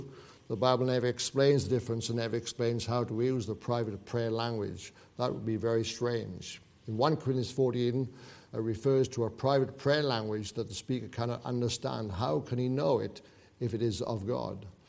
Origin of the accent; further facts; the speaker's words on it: Wales, United Kingdom; moved away as an adult; I come from Wales. Wales is a very small country.